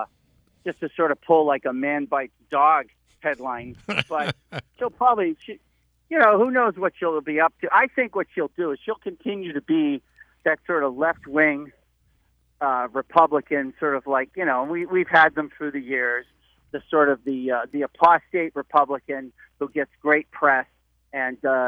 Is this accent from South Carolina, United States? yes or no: no; Massachusetts, United States; I grew up in outside the Boston area, and I've lost my accent.